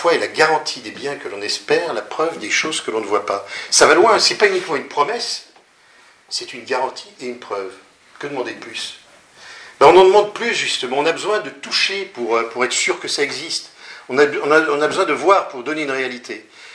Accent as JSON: {"language": "French", "town": "Annecy", "region": "Auvergne-Rhône-Alpes", "country": "France", "said": "Moi je viens d'Annecy"}